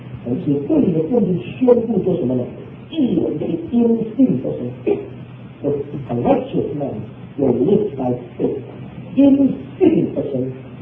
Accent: China; 就是我们中国人自己存在的一个信心

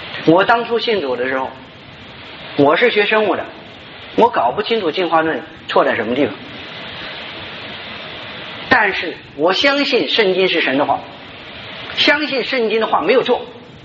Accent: China; 所以我们中国人讲什么纲举目张啊，对吧？

